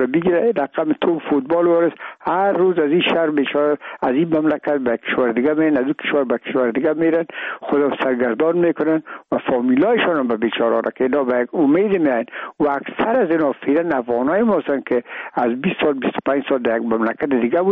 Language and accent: Persian; Afghanistan; ما افغان هستیم،